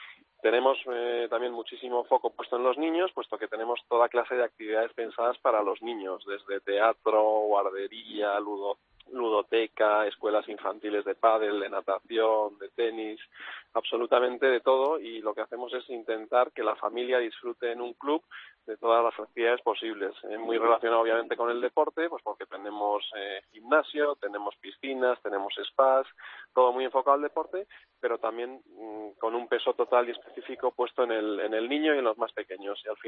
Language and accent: Spanish; Peru; now in Madrid, Spain; yo, que vengo de Perú y he estado viviendo muchos años en Perú